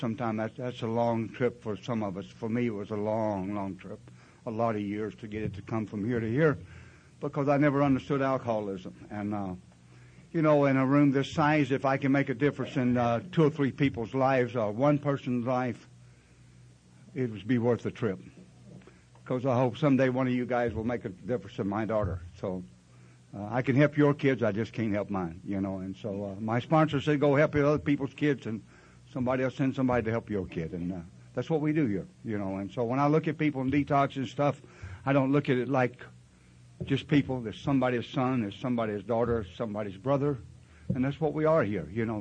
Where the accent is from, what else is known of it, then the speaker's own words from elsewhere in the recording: North Carolina, United States; I'm from North Carolina.